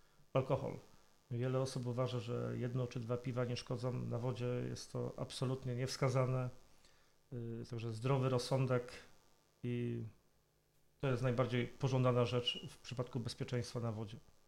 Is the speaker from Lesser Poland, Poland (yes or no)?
no; Rogalinek, Greater Poland Voivodeship, Poland; also born or lived in Poznań; Ja mieszkam w Rogalinku od urodzenia z drobną przerwą, kiedy mieszkałem w Poznaniu. Od 15-16 lat ponownie jestem stałym mieszkańcem Rogalinka. Od urodzenia mieszkając nad Wartą.